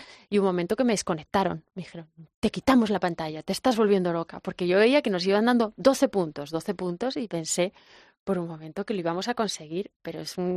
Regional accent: Spain; porque como española nunca piensas ni que vas a hacer los puntos

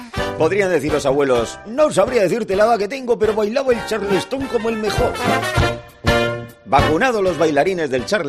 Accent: Bilbao, Basque Country, Spain; yo soy de Bilbao

